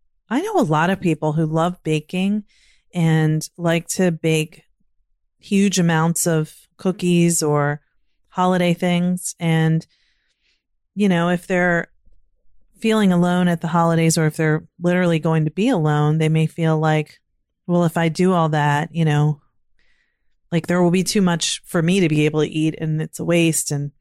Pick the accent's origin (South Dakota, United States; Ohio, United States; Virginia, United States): Virginia, United States; now in Maryland, United States; And I grew up in Virginia and now living in Maryland.